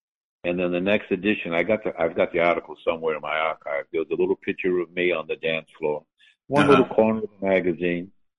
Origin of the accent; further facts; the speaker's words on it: Massachusetts, United States; I'm from Massachusetts. I'm going to go to California.